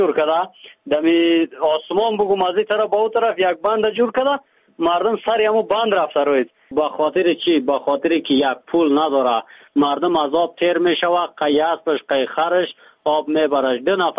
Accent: Badakhshan, Afghanistan; من یکی از شهروندان ولایت بدخشان هستم، ولسوالی آوان قریه زو.

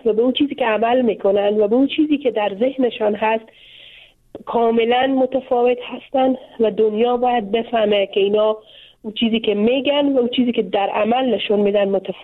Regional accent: Afghanistan; اکثرا مسلمان از افغانستان هستیم، به خانواده های مسلمان در یک خانواده های سنتی که ارزش ها و باورهای دینی فرهنگی و اجتماعی خود خود داشته ما بزرگ شدیم

